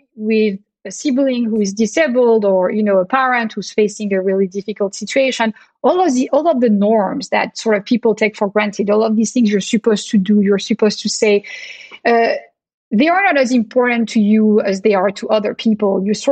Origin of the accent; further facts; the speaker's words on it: France; So I grew up in France, as we've been discussing, right?